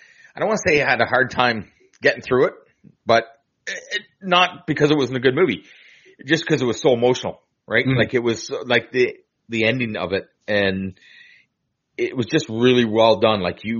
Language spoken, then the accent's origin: English; Canada; I'm Canadian, you're American, our borders are right beside each other.